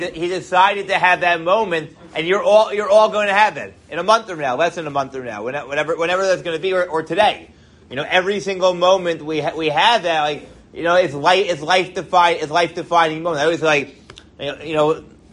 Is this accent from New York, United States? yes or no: yes; New York, United States; When I growing up like in New York, you know, beach wasn't like such like a thing.